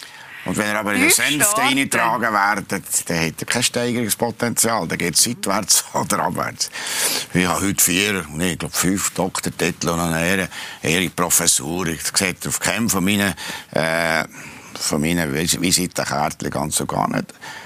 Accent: Kandersteg, Bern, Switzerland; dann bin ich halt zurück zu Kandersteg, in meine Kandersteg, in meine Heimat, in meine Natur, vielleicht das Gastertal

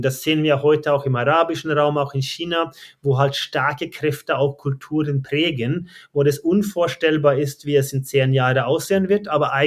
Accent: Røros, Trøndelag, Norway; German is a second language; moved away; ich bin da war in Trondheim geboren, aber ab 12 wohnte ich in Røros. Das ist eine kleine Weltkulturerbe mit 3.500 Einwohnern.

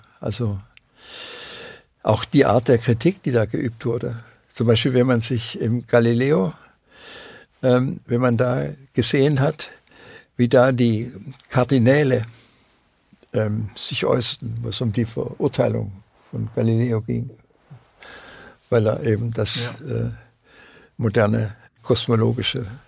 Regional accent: Swabia, Germany; denn ich bin auch ein Schwabe

